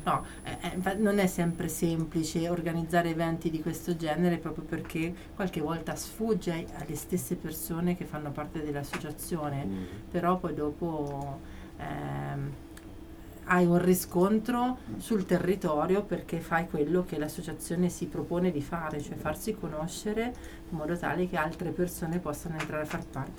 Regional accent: Bergamo, Lombardy, Italy; Sì, sono di Bergamo.

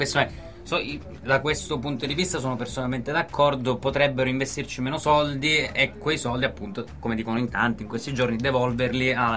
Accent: Calabria, Italy; se fosse successo in Calabria quello che è successo, lo dico perché è la mia terra

